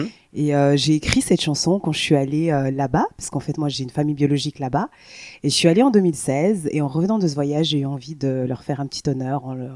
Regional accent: Valais, Switzerland; c'est une question qu'on m'a toujours posée quand j'étais petite, parce que voilà, j'ai vécu en Valais. Et puis, vu que je n'avais pas d'accent valaisan, et pas trop d'accent africain non plus

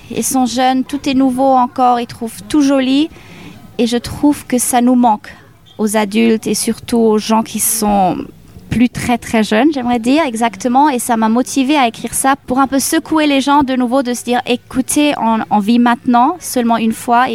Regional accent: Zurich, Switzerland; born there; Et moi, je suis née à Zurich et j'habite à Zurich.

